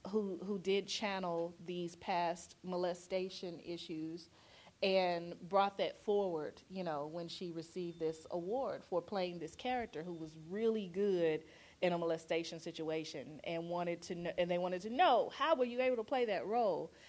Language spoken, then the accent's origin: English; Mississippi, United States; Their home is Mississippi, and they're returning to Mississippi for the funeral, and I am from Mississippi, so that's something that I know very well, and I love to write about Mississippi.